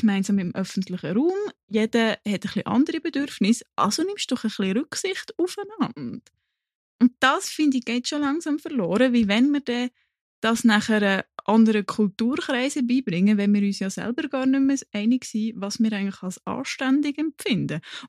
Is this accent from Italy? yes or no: no; Switzerland; auch wir Schweizer